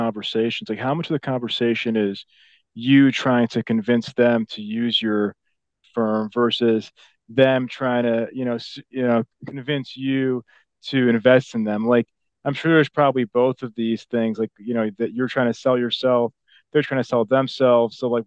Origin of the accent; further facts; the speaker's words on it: Chicago, Illinois, United States; I'm from Chicago.